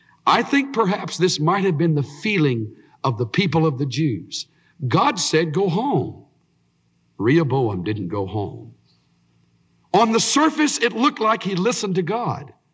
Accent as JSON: {"language": "English", "town": "Houston", "region": "Texas", "country": "United States", "tie": "born or raised there", "said": "I was raised down in Houston near Galveston."}